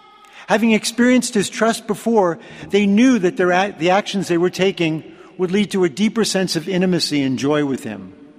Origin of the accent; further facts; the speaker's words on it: New York City, New York, United States; growing up in New York City was the equivalent of falling down a long flight of stairs on rollerblades